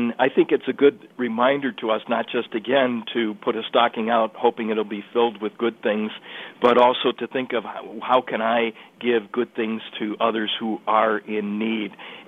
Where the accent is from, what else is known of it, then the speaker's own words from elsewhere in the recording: Milwaukee, Wisconsin, United States; when I was a child growing up in Milwaukee, on the eve of St. Nicholas, we would put a stocking out